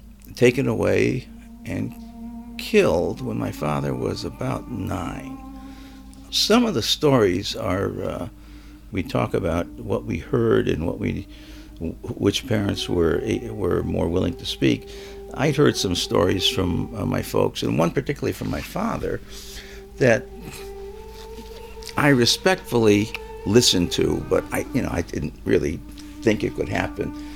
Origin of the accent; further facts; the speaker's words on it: New Britain, Connecticut, United States; I grew up in New Britain, Connecticut, where we had a good-sized Armenian population.